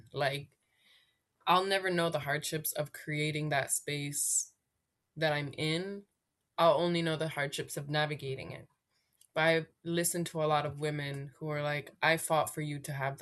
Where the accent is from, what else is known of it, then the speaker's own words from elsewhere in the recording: Gutjok, Quebec, Canada; from Gutjok, Nunavik. I am the middle kid of three girls. I never really know how to answer that. Gutjok is where I'm from